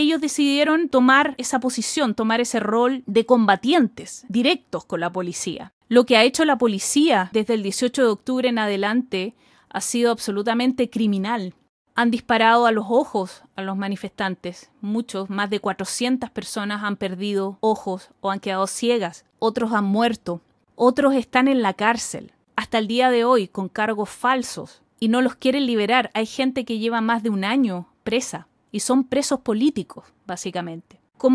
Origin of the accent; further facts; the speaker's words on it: Chile; desembocó en un descontento absoluto ante todas las aristas prácticamente de nuestra vida como chilenos.